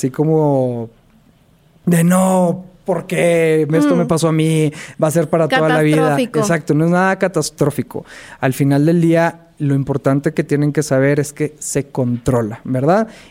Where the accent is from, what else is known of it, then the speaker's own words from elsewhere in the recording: Monterrey, Nuevo León, Mexico; yo soy de Monterrey.